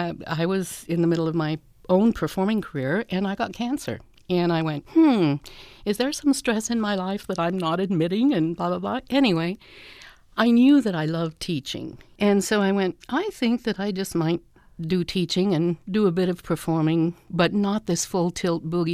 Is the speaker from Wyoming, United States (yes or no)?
yes; Wyoming, United States; But I grew up in Wyoming, so it wasn't one of my choices to be an opera singer.